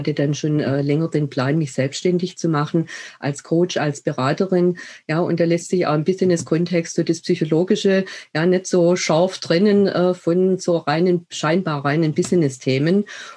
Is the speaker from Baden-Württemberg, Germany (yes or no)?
yes; Stuttgart, Baden-Württemberg, Germany; accent: Swabian; Wie man vielleicht an der Sprache unschwer hört, ich komme aus dem schwäbischen Raum, in Stuttgart geboren, lebe und arbeite hier auch, allerdings schon seit einigen Jahren natürlich bundesweit.